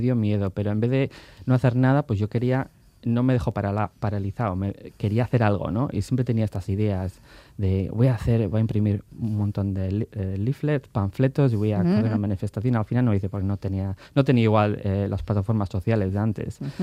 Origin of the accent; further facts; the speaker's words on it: Bilbao, Basque Country, Spain; also born or lived in Wales; De Bilbao, soy de Bilbao, pero me gustaba ir de pequeño a Abadiño.